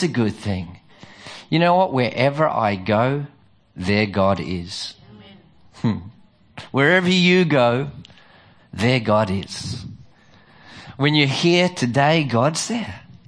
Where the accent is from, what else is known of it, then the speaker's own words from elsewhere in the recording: Australia; also born or lived in New Zealand; oh, is he a Kiwi? Yes, I am. I'm an Aussie through and through, unless the All Blacks are playing, and then I'm a Kiwi